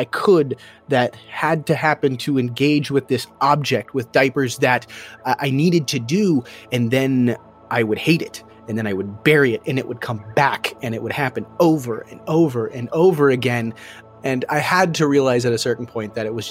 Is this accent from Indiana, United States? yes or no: no; Omaha, Nebraska, United States; You know, I was born in Omaha, Nebraska in the late 80s, grew up in a white middle class family.